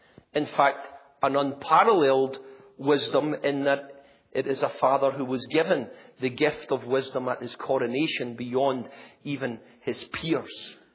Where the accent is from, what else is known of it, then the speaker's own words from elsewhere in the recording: United Kingdom; I'm going to go to BBC, which, you know, as a Brit, I think is a credible news outlet.